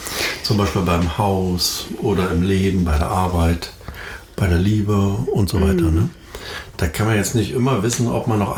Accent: East Germany, Germany; Ich habe immer Kater gesagt, aber ich bin Ostdeutscher.

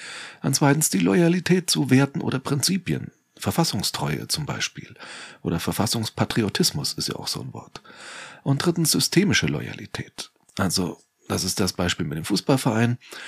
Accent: Nuremberg, Bavaria, Germany; Ich bin gebürtiger Nürnberger, ich weiß, wovon ich rede.

